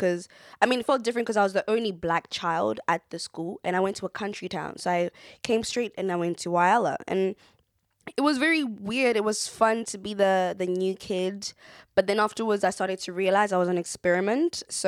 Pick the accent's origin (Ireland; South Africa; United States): South Africa; first language Sotho; English is a second language; I mean, I speak Sotho. That's my mother tongue. I speak, I understand Xhosa.